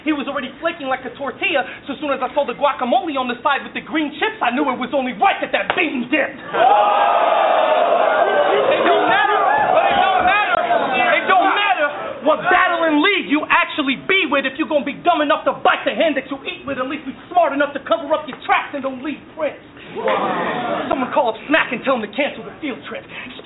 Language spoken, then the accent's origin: English; Los Angeles, California, United States; But I'm from Los Angeles. I'm proud to say that that's my land. In L.A., we support our home teams.